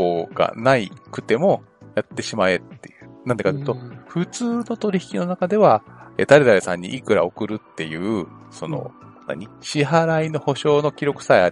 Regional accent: Gunma, Japan; 私は群馬県の出身で、冬ってすごい風が強いのね。

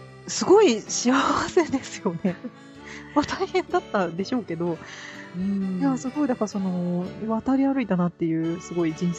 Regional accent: Gifu, Japan; まあ、この辺、特に私は岐阜県民なので

